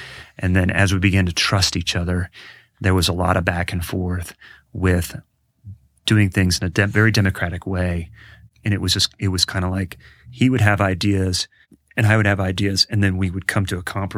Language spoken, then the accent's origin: English; Columbus, Ohio, United States; So I grew up in Columbus, Ohio, and went to school there.